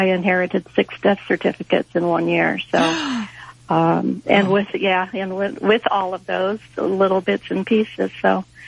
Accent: San Diego, California, United States; Well, part of his problem was, I'm from San Diego, and apparently there's a well-known person in San Diego that does sell repainted stuff as original

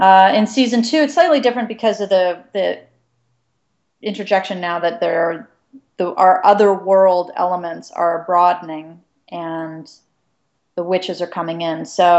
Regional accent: Calgary, Alberta, Canada; because I grew up in Calgary

